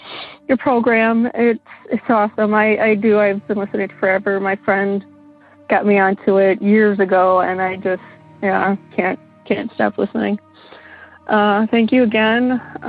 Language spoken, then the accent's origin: English; Wisconsin, United States; I'm from Wisconsin, in the Ozaukee area is where I grew up.